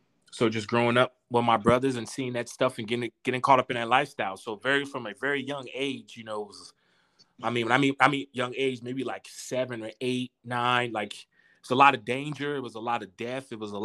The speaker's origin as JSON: {"language": "English", "town": "Miami", "region": "Florida", "country": "United States", "tie": "born or raised there", "said": "you know, growing up, you know, I grew up in Miami, Florida. So we were just coming out of the crack era, which was the 80s."}